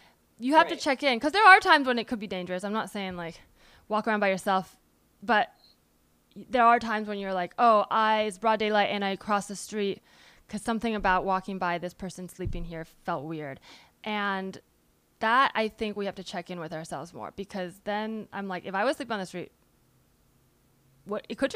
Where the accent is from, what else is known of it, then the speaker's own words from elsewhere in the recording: California, United States; I've talked about this on the pod a lot because I'm from the Bay